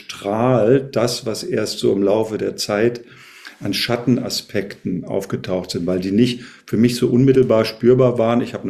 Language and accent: German; Berlin, Germany; Ich bin ja in Berlin aufgewachsen